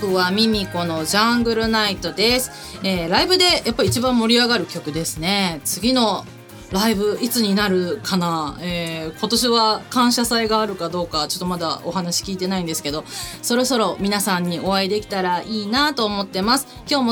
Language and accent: Japanese; Naruto, Tokushima, Japan; 私はね、出身が徳島県なので、この時期っていうのは阿波踊りやってるんですね。で、鳴門市内はね、私出身が鳴門なんですよ。